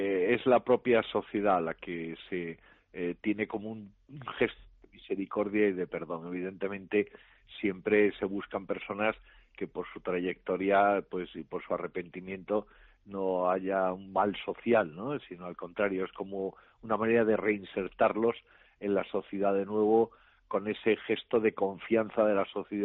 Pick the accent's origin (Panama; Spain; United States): Spain; Andalusia; yo soy andaluz y he vivido muchos años en Andalucía, he podido estar 8 años recientemente en Andalucía.